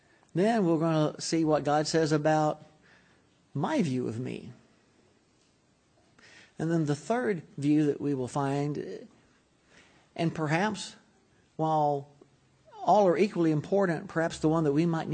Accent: Texas, United States; I'm from Texas.

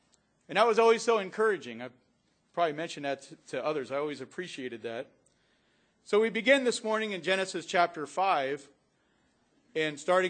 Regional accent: Pennsylvania, United States; You know, growing up in Pennsylvania, I guess the older you get, I don't know, I tend to reflect back and think about good memories.

